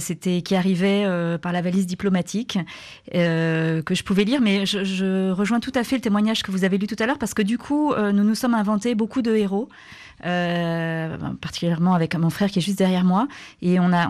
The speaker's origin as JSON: {"language": "French", "country": "Ethiopia", "tie": "born or raised there", "said": "Alors moi j'ai grandi en Éthiopie, figurez-vous, à une époque où il y avait extrêmement peu de livres jeunesse."}